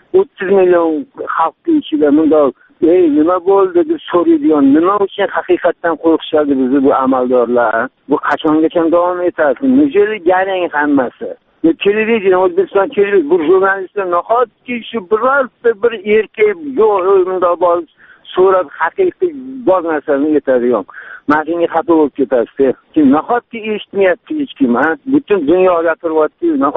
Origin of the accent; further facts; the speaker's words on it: Tashkent, Uzbekistan; mening yoshim 64-da. Toshkentda butun tug'ilib o'sganman